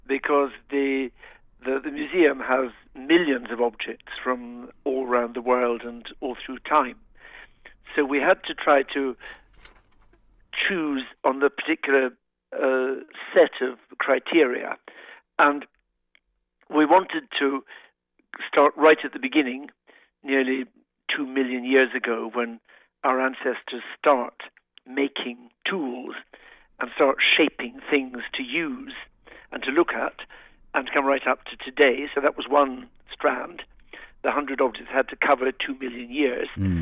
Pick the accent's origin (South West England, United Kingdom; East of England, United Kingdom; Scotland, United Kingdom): Scotland, United Kingdom; Glasgow; When I was a child growing up in Glasgow